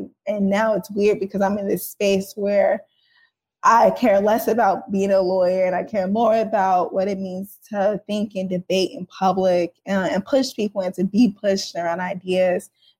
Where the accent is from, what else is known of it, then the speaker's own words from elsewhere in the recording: St. Louis, Missouri, United States; I am from St. Louis, Missouri, South Side, near downtown.